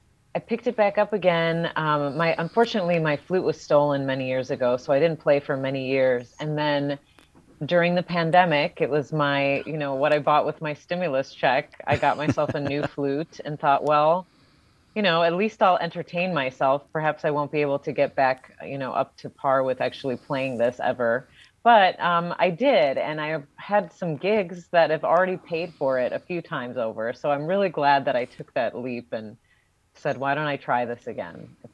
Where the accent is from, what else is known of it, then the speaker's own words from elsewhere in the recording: Lemont, Illinois, United States; I grew up here. I was born here. I grew up in Lamont, which is a southwest suburb of Chicago